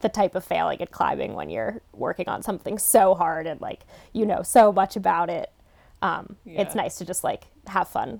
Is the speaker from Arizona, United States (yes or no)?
no; New York, United States; moved away as an adult; now in Seattle, United States; I live in Seattle, Washington, and I grew up in New York, and then moved out here after I graduated from college.